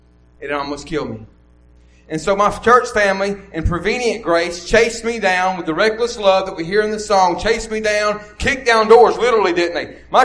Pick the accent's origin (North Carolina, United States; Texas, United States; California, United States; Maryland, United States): Maryland, United States; I'm not from down here. I'm from Calvert County, about 30 minutes south of Noonan.